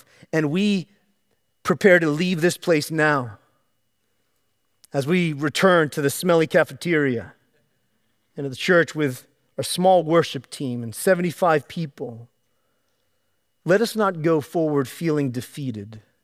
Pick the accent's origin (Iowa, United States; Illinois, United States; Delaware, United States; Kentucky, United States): Delaware, United States; I'm from Delaware. Delaware has amazing roads.